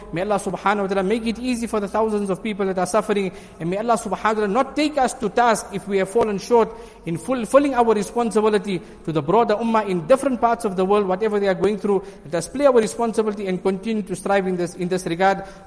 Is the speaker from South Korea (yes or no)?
no; South Africa; That as South African people, we have a unique ability that many people in other parts of the world do not have this privilege.